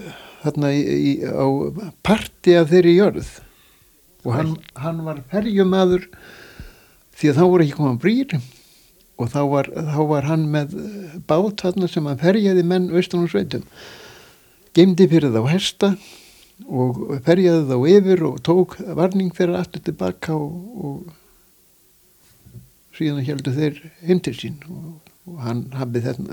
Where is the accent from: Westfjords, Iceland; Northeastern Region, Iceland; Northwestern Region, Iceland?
Northeastern Region, Iceland; Veigastaðir; born there; Ég kom hingað 20 ára gamall. Ég var fæddur á Veigastöðum á Svalbarðsströnd. Pabbi var þar og móður mín þegar voru þarna í á parti af þeirri jörð.